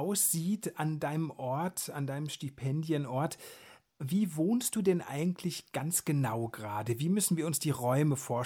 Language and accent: German; Plettenberg, North Rhine-Westphalia, Germany; born there; Ich zum Beispiel bin ja gebürtig aus Plettenberg, einer Kleinstadt im Sauerland.